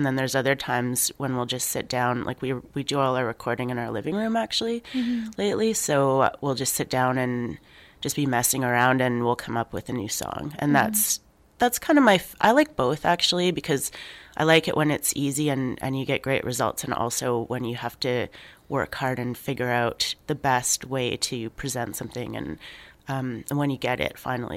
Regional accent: Regina, Saskatchewan, Canada; I grew up in Regina

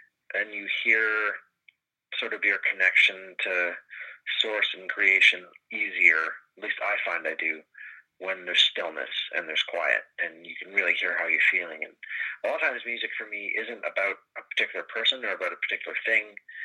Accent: Canada; I'm a Canadian, and I have the culture of Canada, and I grew up in the heyday of Canada

